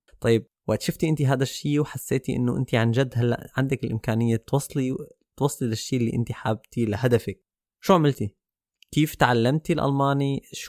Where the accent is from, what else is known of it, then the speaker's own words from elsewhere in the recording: Syria; now in Germany; إحنا من سوريا، نحن عنا بسوريا هي الحالات ما لها موجودة،